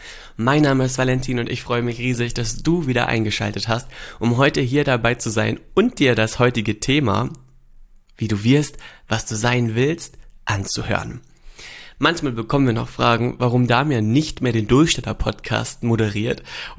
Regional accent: Melle, Lower Saxony, Germany; now in Gifhorn, Germany; Das liegt ganz in der Nähe von meiner Heimat Melle. Da bin ich groß geworden und erst später nach Gifhorn zu Damian gezogen.

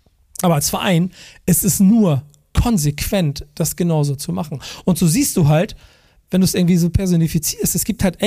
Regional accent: Hamburg, Germany; Bei St. Pauli war es immer das Herz von St. Pauli, das ist meine Heimat in Hamburg, da bin ich zu Hause.

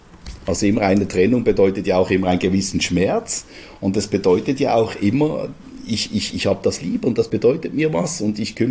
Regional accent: Switzerland; das Pre-College ist teilweise bei uns in der Schweiz bei der Musikschule

